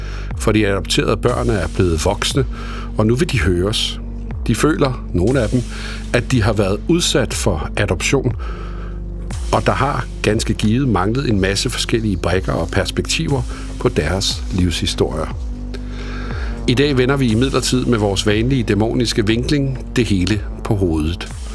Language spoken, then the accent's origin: Danish; Holbæk, Zealand, Denmark; born there; Jeg blev født på Holbæk Centralsygehus den 27. januar 1971 kl. 02:20 om natten.